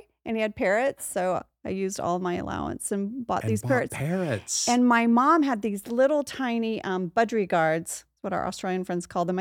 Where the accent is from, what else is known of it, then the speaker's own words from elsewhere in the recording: United States; Yeah, I'm American.